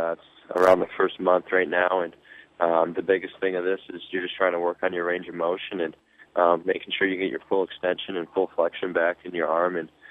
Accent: Syracuse, New York, United States; especially growing up in Syracuse, a big Orange fan.

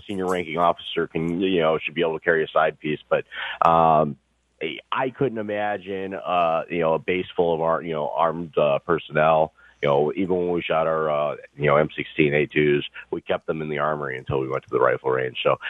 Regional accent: United States; even though it is my right as an American

